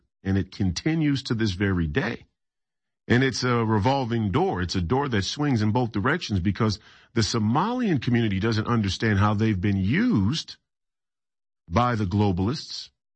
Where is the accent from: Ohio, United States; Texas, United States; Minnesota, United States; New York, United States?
Minnesota, United States; I grew up here in Minnesota, born and raised here in Minnesota, was born in 1991. I'm 35 years old.